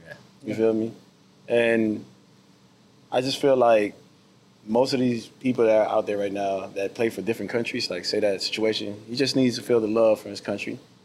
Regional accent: Philippines; my home country, which I do represent the Philippines. I play for the national team. I was born here. I spent most of my life here.

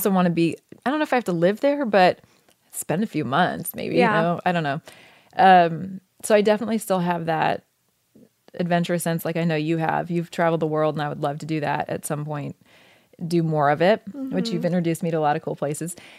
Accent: Oregon, United States; And I grew up in Oregon, which I loved.

